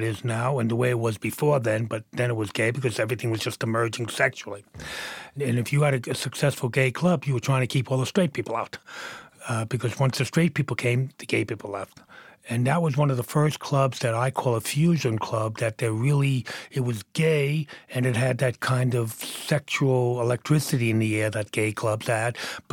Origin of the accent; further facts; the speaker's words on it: Brooklyn, New York, United States; I lived in New York. It was very provincial. I grew up in Brooklyn